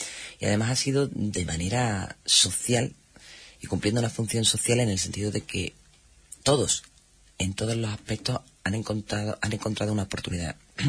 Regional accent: Andalusia, Spain; Los andaluces somos los españoles que más impuestos pagan.

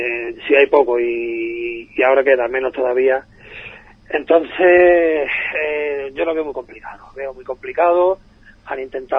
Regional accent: Encinasola, Andalusia, Spain; yo fui presidente de un club de aquí de mi pueblo, de Encinasola

